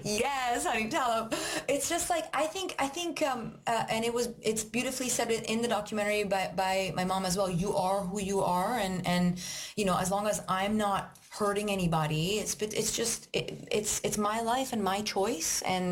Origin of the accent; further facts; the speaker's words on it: Iran; growing up in Iran, like, one, the government thinks that, you know